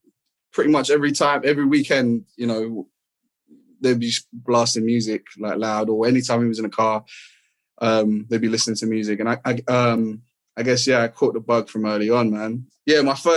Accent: Netherlands; also born or lived in South East England; Part of my life in the Netherlands and part of my life in like in the UK, basically, like south of the UK.

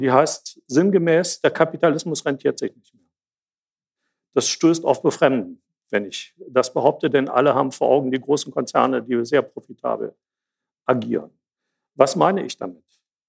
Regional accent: Jena, Thuringia, Germany; Ich komme aus Jena.

